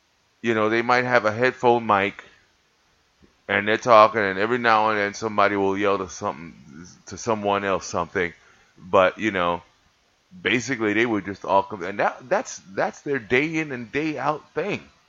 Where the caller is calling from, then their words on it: New York, United States; especially in New York, because I'm recording from Jamaica, Queens, New York.